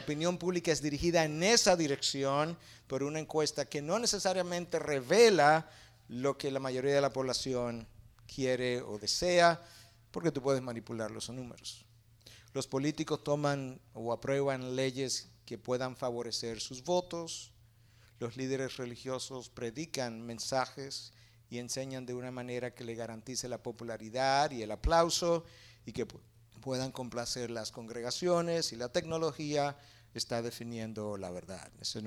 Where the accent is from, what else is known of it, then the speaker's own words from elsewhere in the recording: Dominican Republic; Múltiples presidentes en República Dominicana, de donde yo vengo, han sido acusados de corrupción